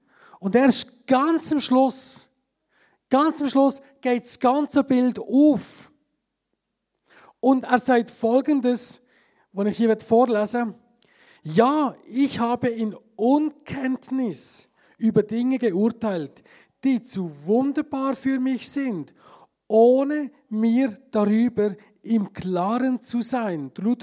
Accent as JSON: {"language": "German", "region": "Graubünden", "country": "Switzerland", "said": "und wir sind ja Bündner, wir lieben Berge"}